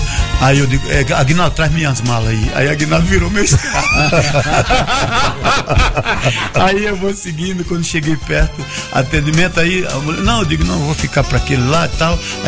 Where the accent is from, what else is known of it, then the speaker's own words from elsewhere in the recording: Piaçabuçu, Alagoas, Brazil; born there; eu sou cidadão do mundo, eu nasci em Pontal do Peba, município de Piaçabuçu